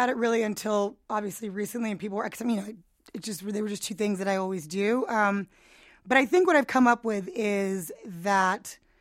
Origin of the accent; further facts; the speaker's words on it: New York, United States; just being in New York is great, so it's kind of, you know, I mean, it is my hometown, it's my stomping ground.